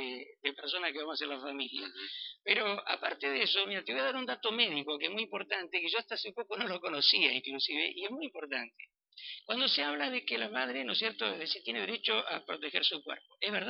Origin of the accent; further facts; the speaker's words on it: Argentina; Y yo creo que nosotros como argentinos es el tiempo de empezar a pensar